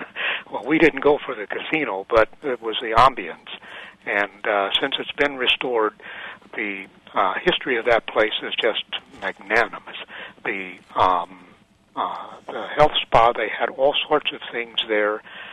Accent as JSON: {"language": "English", "town": "Terre Haute", "region": "Indiana", "country": "United States", "said": "My first experience, and I'm from Indiana, originally over at Terre Haute, and I was with a telephone cable crew"}